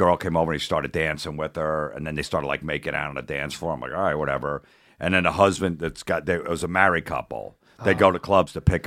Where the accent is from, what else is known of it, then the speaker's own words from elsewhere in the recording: New Jersey, United States; In Jersey.